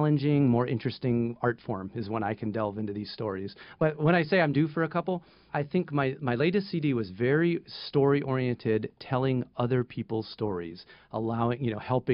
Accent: Ohio, United States; Oh, yeah. I grew up in Northeast Ohio. I was a dairy farmer, actually, for a good part of my growing up.

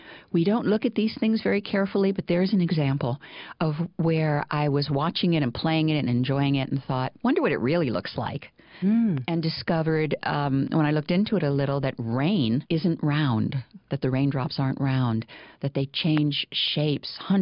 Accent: Illinois, United States; And for me, too, I grew up in rural Illinois. It made a huge difference.

